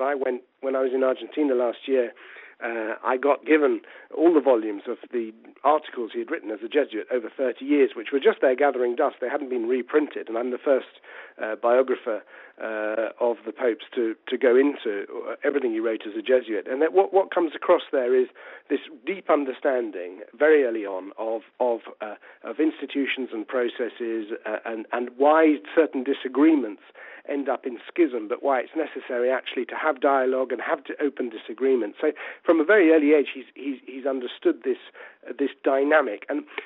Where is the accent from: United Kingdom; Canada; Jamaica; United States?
United Kingdom; here I am talking as a Brit